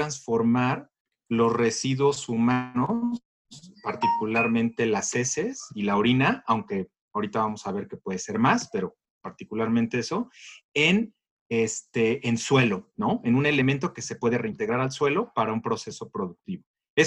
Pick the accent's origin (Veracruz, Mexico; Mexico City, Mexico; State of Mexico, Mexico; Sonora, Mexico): Mexico City, Mexico; Yo crecí en la Ciudad de México casi toda mi vida.